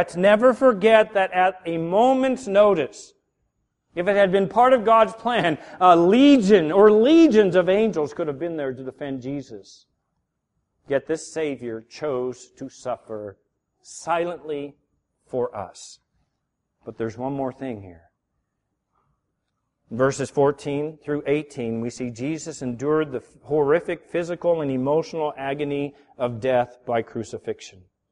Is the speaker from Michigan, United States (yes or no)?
no; San Diego, California, United States; which is way up there for me when I was from San Diego.